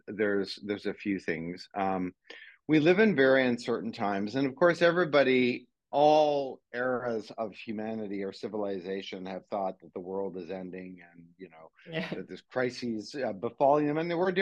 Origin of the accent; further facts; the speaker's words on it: Canada; And, you know, we're in Australia today. I come from Canada.